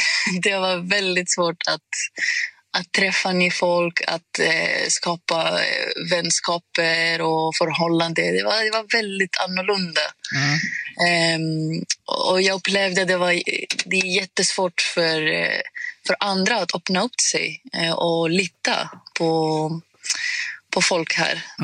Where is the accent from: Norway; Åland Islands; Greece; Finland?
Greece; Swedish is a second language; moved away as an adult; now in Sweden; så jag flyttade från Grekland till Sverige för 6 år sedan.